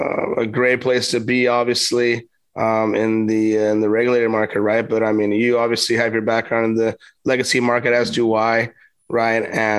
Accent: California, United States; You know, I'm from the Valley, you're from Valencia.

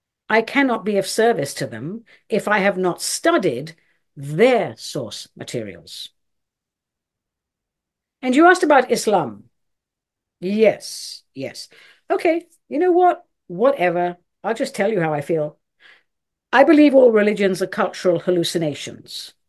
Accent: England, United Kingdom; now in United States; I'm from England, but I'm American now. My vowels are all over the place.

